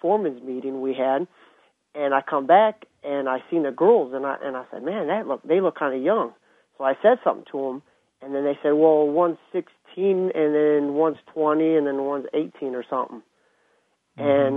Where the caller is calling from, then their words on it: Larned, Kansas, United States; Yeah, I was calling from Larned.